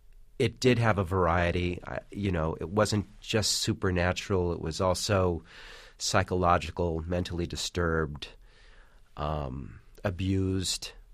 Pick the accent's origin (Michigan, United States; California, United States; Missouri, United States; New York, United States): California, United States; Los Angeles; my idea of spending a Saturday afternoon, I grew up in Los Angeles, would be getting on the bus on Ventura Boulevard and going to Hollywood Boulevard